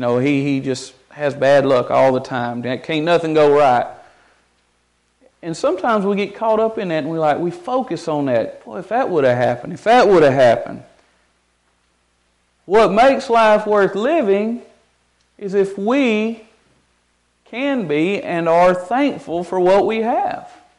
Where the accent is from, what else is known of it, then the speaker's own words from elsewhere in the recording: United States; As an American, we are so blessed with the physical things that we have